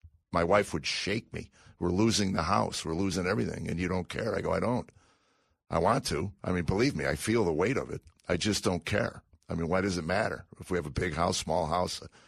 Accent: Chicago, Illinois, United States; Well, I grew up in Chicago.

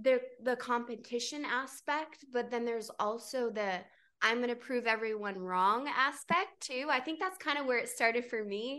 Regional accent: North Carolina, United States; Kind of rewinding back, I grew up in North Carolina on a farm, and my parents are religious, and we grew up super religious.

